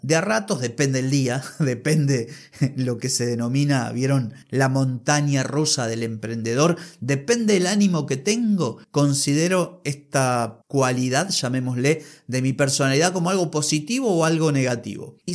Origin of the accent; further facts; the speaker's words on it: Argentina; Hablas como argentino. ¿Y qué quiere que hable como croata? Sí, soy argentino.